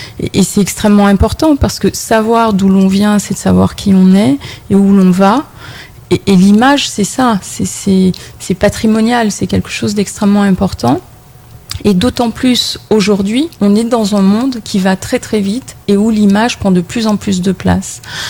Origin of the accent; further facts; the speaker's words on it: Regina, Saskatchewan, Canada; J'ai grandi à Regina, même si je suis partie revenue, je continue de revenir inlassablement